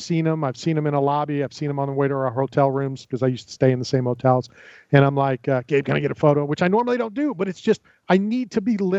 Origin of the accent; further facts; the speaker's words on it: Tampa, Florida, United States; I'm excited to have you in my hometown of Tampa, St. Pete.